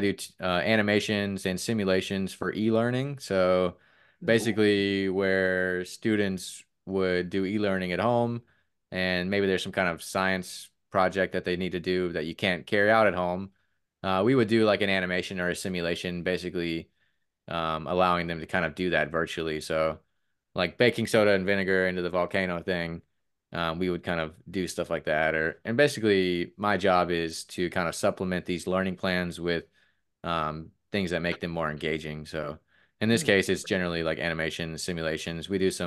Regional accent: Florida, United States; So, but yeah, I'm from Florida.

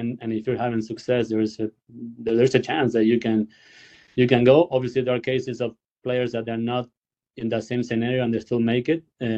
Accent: Argentina; English is a second language; play with all these junior guys, you know, from Argentina, like Coria and Albanian. Coria is from my hometown, so I will go back in December and I will train with him.

